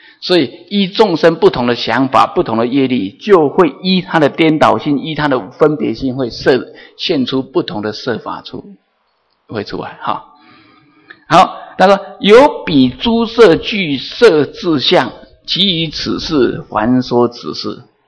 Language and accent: Chinese; Taiwan; 比如说我们其实我们台湾人跟美国人，我们分两类人